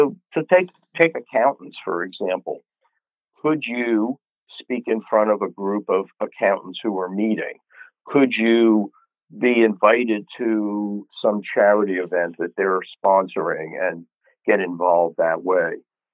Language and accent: English; Springfield, New Jersey, United States; the hometown I grew up in Springfield, New Jersey